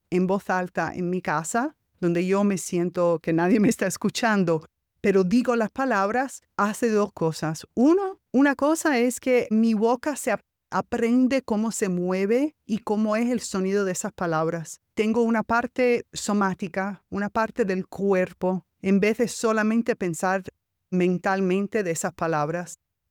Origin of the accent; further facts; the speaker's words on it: United States; also born or lived in Cuba / Spain; yo, que soy cubana y que obviamente tengo un español muy diferente porque me crié más que nada en los Estados Unidos y también viví en España.